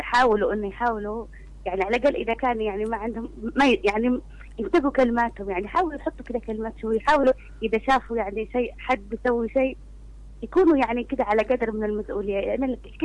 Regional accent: Syria; أنا مذيعة سورية

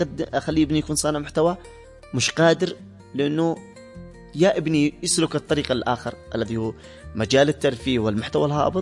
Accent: Yemen; إحنا كمجتمع يمني

